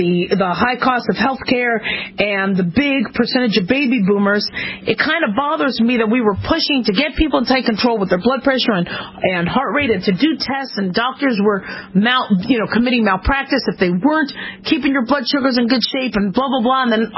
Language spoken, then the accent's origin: English; Phoenix, Arizona, United States; born or raised there; now in Las Vegas, United States